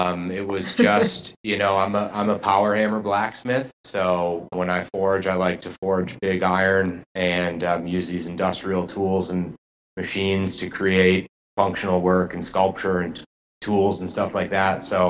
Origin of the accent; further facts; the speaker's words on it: New England, United States; grew up and was born and raised in New England and had traveled a lot.